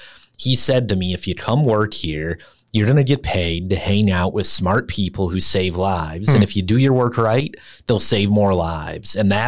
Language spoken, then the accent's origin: English; Minneapolis, Minnesota, United States; You know, I grew up in Minneapolis. My dad's a mechanic. My mom was a teacher.